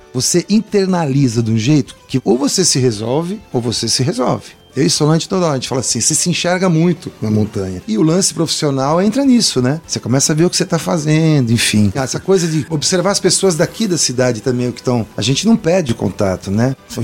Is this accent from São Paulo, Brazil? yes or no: yes; São Paulo, Brazil; born there; also born or lived in São Bernardo do Campo; eu sou paulistano, nascido na capital, mas não fui criado. Morei em São Paulo, morei em São Bernardo, que é colado a BC paulista